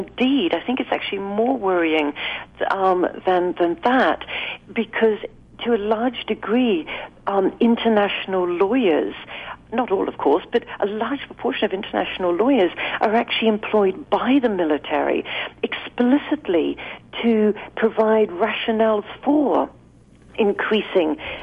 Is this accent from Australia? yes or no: no; United Kingdom; I'm speaking now as a British person